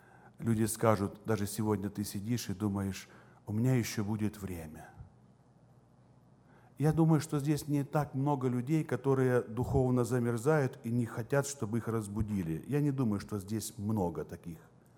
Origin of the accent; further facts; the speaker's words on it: Siberia, Russia; что я с Сибири, с России, с северной страны.